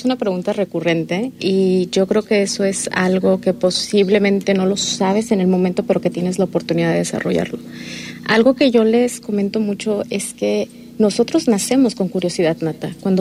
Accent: Mexico City, Mexico; Yo estudié biología marina, pero crecí en la Ciudad de México.

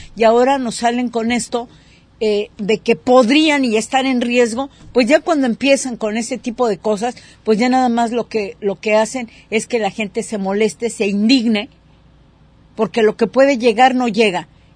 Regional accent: Jalisco, Mexico; Digo, todos somos jaliscienses

